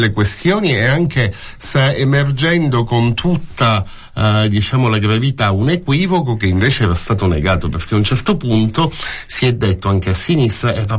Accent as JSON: {"language": "Italian", "town": "Palermo", "region": "Sicily", "country": "Italy", "tie": "born or raised there", "said": "io sono cresciuto a Palermo"}